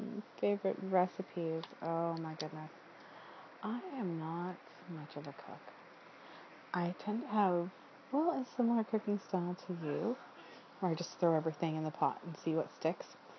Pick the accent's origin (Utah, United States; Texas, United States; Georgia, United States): Texas, United States; I am a huge fan of Mexican food, or Tex-Mex, because I grew up in Texas.